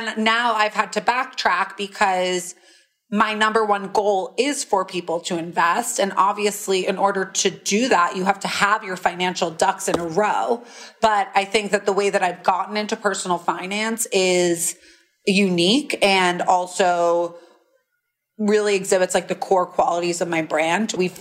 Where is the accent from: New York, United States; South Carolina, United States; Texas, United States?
New York, United States; I grew up on the Upper East Side and was just always around finance and money and wealth